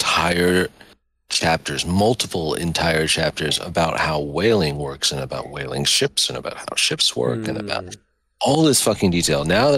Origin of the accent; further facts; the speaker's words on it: Connecticut, United States; because, you know, we grew up in Connecticut, so it was like the New England history